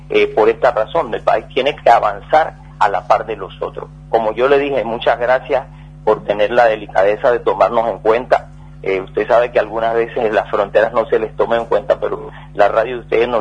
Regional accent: Paraguay; yo me considero un paraguayo

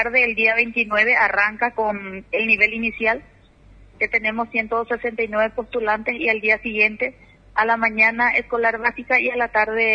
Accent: Villa del Rosario, San Pedro, Paraguay; Yo soy de Villa Rosario, estuve allí como supervisora pedagógica

